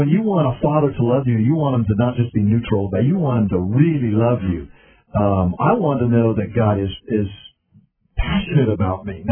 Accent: California, United States; Or I'm from California.

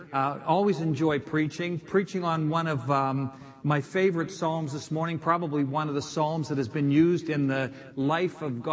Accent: Beaver Falls, Pennsylvania, United States; Joe Namath is from my hometown, is the way I now put it. I used to say I'm from his hometown.

